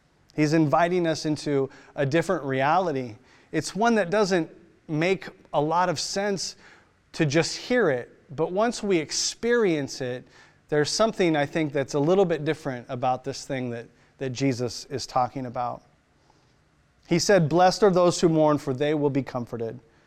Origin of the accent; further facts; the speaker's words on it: United States; now in Australia; as an expat American, they don't sell cream cheese frosting in the can here